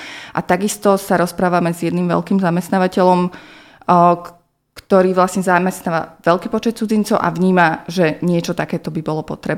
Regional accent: central Slovakia, Slovakia; now in Trnava, Slovakia; Pôvodne pochádzam zo stredného Slovenska, žijem tu posledných asi 15 rokov, ale aj sama som žila nejaký čas v zahraničí, čiže mám aj tú skúsenosť cudzinky v inej krajine.

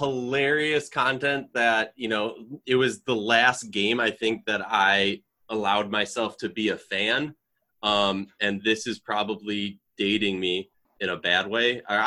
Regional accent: Minnesota, United States; I grew up in Minnesota, you know, like for me growing up, I'm a diehard Minnesota Vikings fan.

